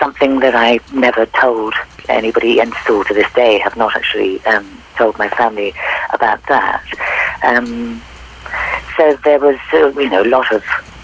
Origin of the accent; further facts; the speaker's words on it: England, United Kingdom; born there; Well, I was born in England, as you can hear from my accent, I'm sure, and we're a very large family, six children